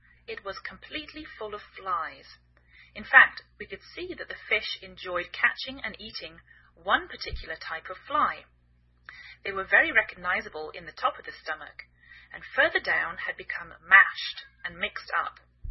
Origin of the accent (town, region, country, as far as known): England, United Kingdom; now in United States